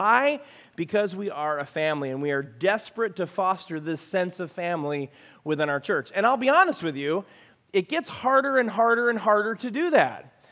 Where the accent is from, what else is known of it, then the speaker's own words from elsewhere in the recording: Chicago, Illinois, United States; I'm from Chicago, and I used to love going to museums.